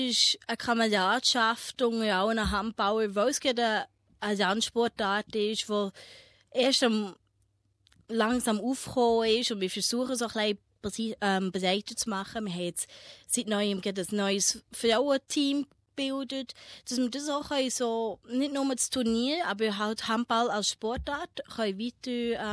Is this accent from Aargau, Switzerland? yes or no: no; Goldiwil, Bern, Switzerland; Ich komme nicht direkt aus Thun selber, ich bin klein außerhalb von Goldiwil.